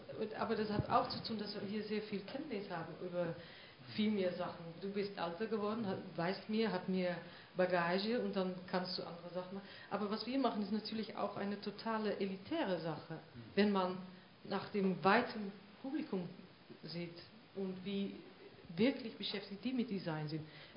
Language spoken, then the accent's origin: German; Netherlands; German is a second language; wenn ich komme aus Holland